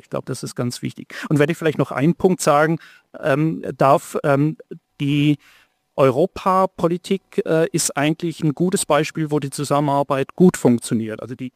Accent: Tübingen, Baden-Württemberg, Germany; ich komme ja aus Tübingen.

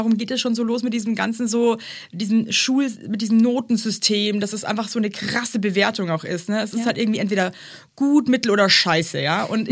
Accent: Bavaria, Germany; Ich komme aus Bayern und war in der Grundschule

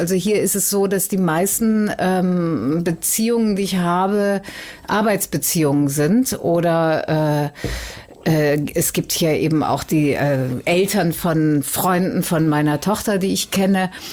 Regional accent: Cologne, North Rhine-Westphalia, Germany

